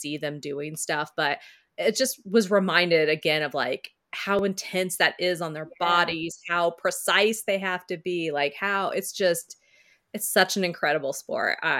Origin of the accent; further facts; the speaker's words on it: Midwest, United States; I grew up in the Midwest. Everybody had four wheelers and dirt bikes and, you know, so I was familiar enough.